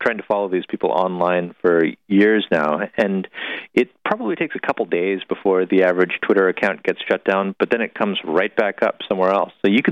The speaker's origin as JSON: {"language": "English", "town": "Dallas", "region": "Texas", "country": "United States", "tie": "born or raised there", "said": "And since the correspondent there is from Dallas, Texas, my hometown"}